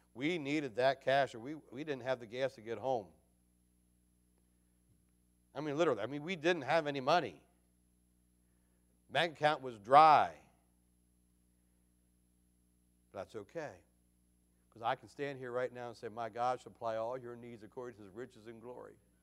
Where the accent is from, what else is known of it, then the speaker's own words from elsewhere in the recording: Hampstead, Maryland, United States; I grew up down in Hampstead, and they used to do a big Hampstead Youth for Christ rally down at North Carroll High School